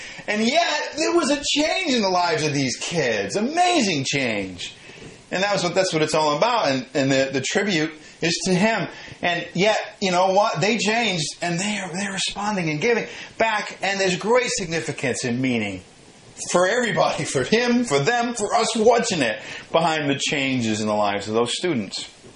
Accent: Ireland; I'm Irish, and I think about there was a tradition in Ireland where when somebody died, people would hire mourners

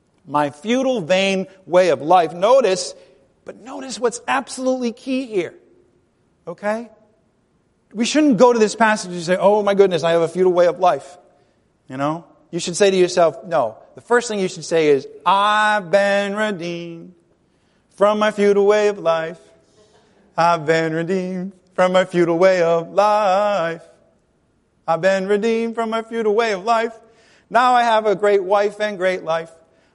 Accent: Rhode Island, United States; I wanted you to pronounce it because I'm from Rhode Island and I have trouble with R.

